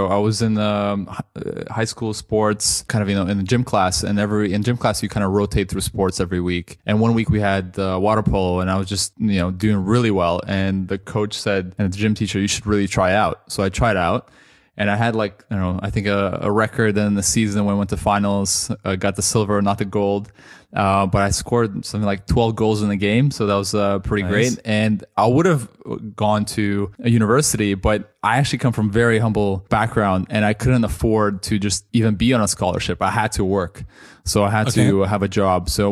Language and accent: English; Toronto, Ontario, Canada; now in London, United Kingdom; I grew up mostly in Canada, and I've been in London now for the last 10 years.